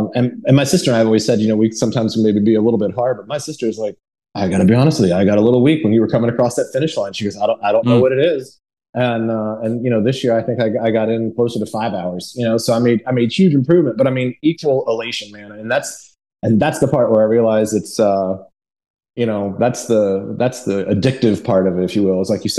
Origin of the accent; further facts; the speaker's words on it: Newport News, Virginia, United States; I grew up over there in Newport News. So it was kind of a thing to, literally run the streets from one end of the city to the other.